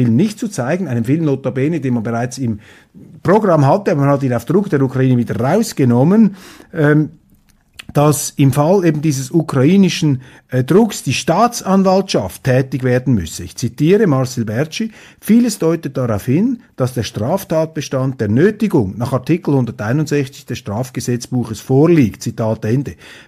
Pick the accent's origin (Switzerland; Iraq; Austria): Switzerland; Und als Schweizer müssen wir sehr wachsam bleiben, wenn wir diese EU-Kommission anschauen